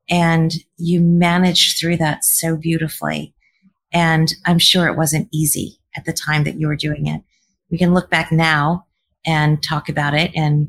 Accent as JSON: {"language": "English", "region": "Colorado", "country": "United States", "tie": "born or raised there", "said": "So I grew up downhill skiing. I grew up in Colorado."}